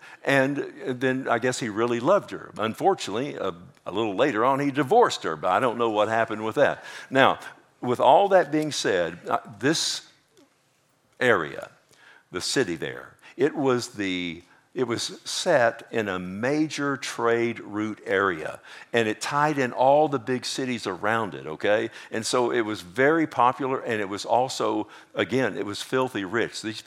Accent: Texas, United States; I'm a Texan, and I just pronounce words the way I feel it, okay?

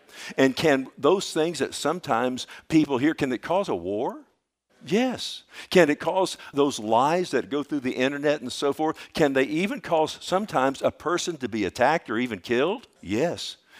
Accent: Texas, United States; I'm a Texan, and by golly, and this is America, I have freedom of speech.

